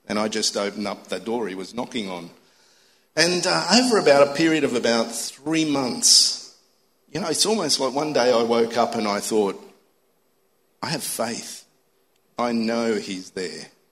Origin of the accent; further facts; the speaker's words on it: Australia; first language Italian; also born or lived in Messina, Italy; So I was born in Messina in Sicily. I was 4 years old and we came to Australia for a holiday.